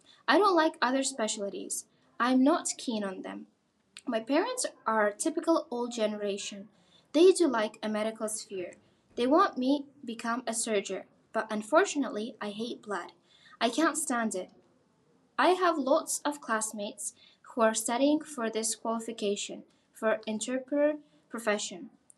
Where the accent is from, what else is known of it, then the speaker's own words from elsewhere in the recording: Kazakhstan; first language kk; English is a second language; part of Kazakhstan. It is located in the center of Eurasia, most of which belongs to Asia. Kazakh is my native language and nationality.